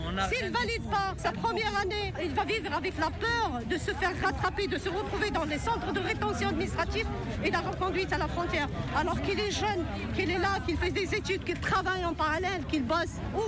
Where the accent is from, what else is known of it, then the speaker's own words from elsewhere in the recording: Algeria; moved away as an adult; now in France; Moi, je suis algérien et qui s'est marié avec un gros artisan français. J'ai passé plus d'un an en Algérie de vie commune et après, je suis arrivée ici sur le sol français.